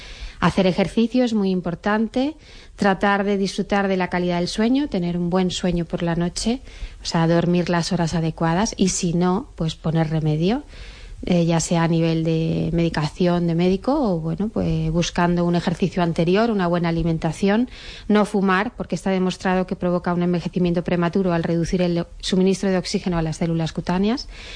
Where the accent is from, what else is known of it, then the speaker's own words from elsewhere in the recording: Spain; venimos de una zona de España pues que bueno, que hemos estado también muy expuestos al sol